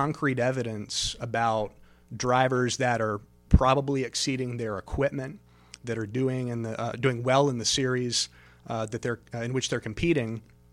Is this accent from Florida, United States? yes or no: yes; Daytona Beach, Florida, United States; also born or lived in Talladega; I was born in Talladega, raised in Daytona. So very, very knowledgeable about the sport.